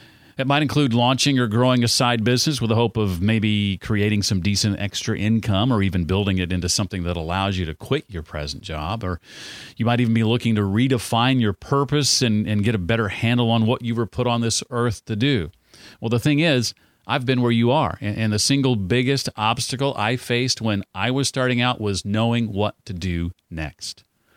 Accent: Nashville, Tennessee, United States; My hometown newspaper, The Tennessean, and the Nashville Business Journal

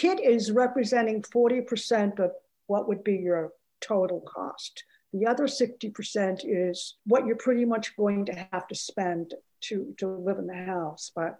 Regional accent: Boston, Massachusetts, United States; In my hometown in Boston, a land value could be 40% of the total value of your house.

